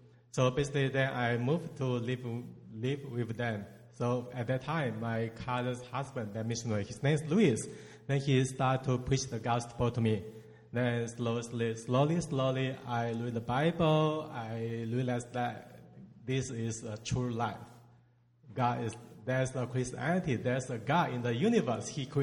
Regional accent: China; English is a second language; So basically, I was raised in China. I was born in a really traditional Chinese family, which is we do ancestral worship in China.

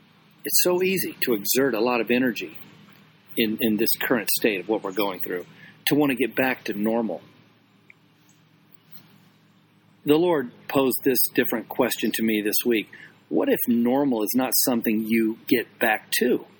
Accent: Clearwater, Florida, United States; When I moved to Catalina, I remember things that I hated about my hometown of Clearwater until after I left it.

